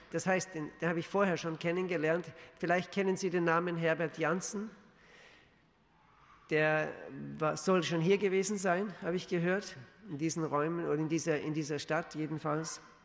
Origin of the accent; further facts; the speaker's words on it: Austria; now in Switzerland; Wir wohnen seit 20 Jahren in der Schweiz. Und wie Sie gemerkt haben, ich bin kein Schweizer. Ich bin ein Österreicher.